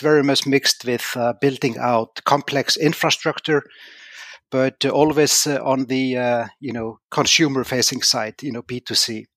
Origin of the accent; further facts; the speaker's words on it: Iceland; I left it to start an old school telecommunication company in my home country, because I felt there was like not much happening in Iceland at that time.